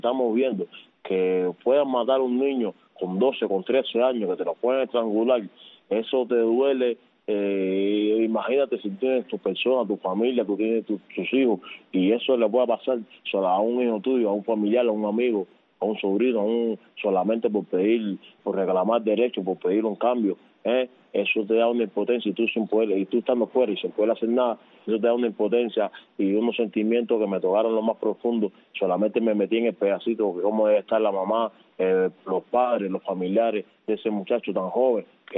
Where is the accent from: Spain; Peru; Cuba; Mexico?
Cuba; moved away; ya llevo 11 años fuera de Cuba